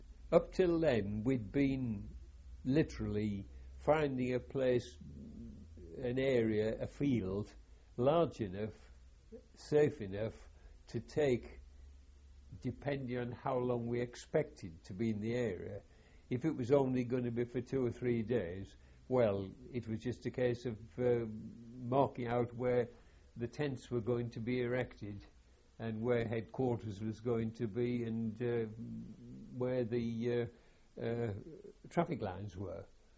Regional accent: England, United Kingdom; I'm probably wrong because I'm just an English observer.

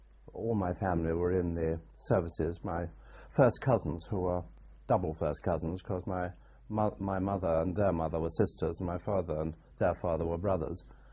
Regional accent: London, United Kingdom; born there; I was born in London on the 7th of July 1921, actually in the Tower of London.

